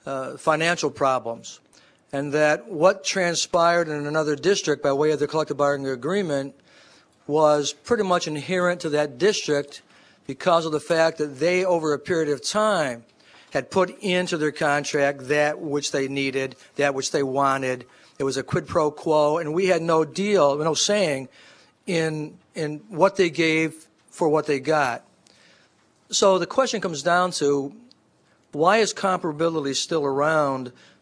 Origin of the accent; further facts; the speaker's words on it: Binghamton, New York, United States; I'm from Binghamton, New York. I'm in City Council.